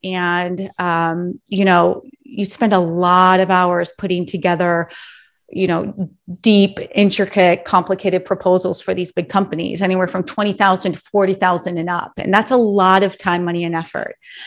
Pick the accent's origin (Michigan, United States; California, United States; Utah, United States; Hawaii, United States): Michigan, United States; now in Miami, United States; My father was a really well-known graphic artist in the town I grew up in Michigan.